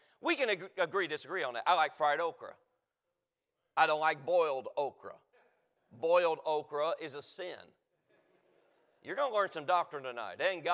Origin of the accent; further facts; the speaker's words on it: North Carolina, United States; I'm from the South, and I'm happy to be from North Carolina. We fry everything, like everything.